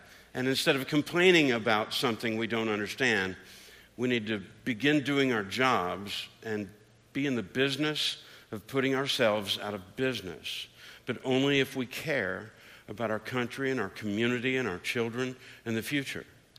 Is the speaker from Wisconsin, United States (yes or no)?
no; Tennessee, United States; I grew up near Memphis, Tennessee, and everything was about